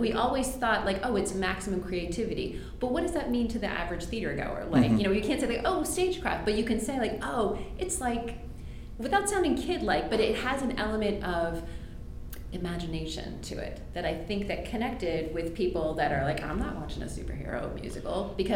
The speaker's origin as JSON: {"language": "English", "town": "Gibsonia", "region": "Pennsylvania", "country": "United States", "tie": "born or raised there", "said": "I grew up in Gibsonia, and so I went all through high school. I went to Ridgeland High School before it was Pine Ridgeland and all fancy."}